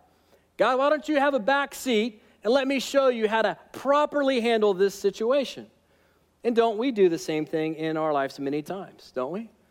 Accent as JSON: {"language": "English", "region": "Alabama", "country": "United States", "said": "All right, now I'm from Alabama, and so I can say that."}